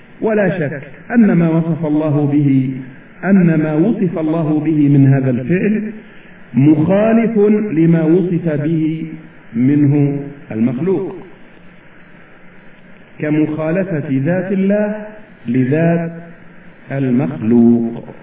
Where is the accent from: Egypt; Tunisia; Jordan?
Egypt; هذا مثل دارج عندنا في مصر